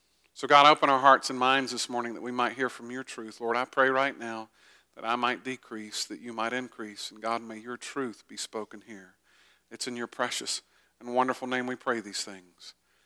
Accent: Augusta, Georgia, United States; now in Ellijay, United States; This is home to me. I grew up in Augusta. Augusta will always be my hometown in that respect, but I have no desire to ever live in Augusta again.

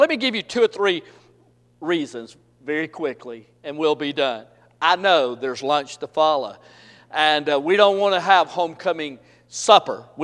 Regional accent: Boston, Massachusetts, United States; I said, ma'am, I'm from Boston. She said, Boston? I said, South Boston.

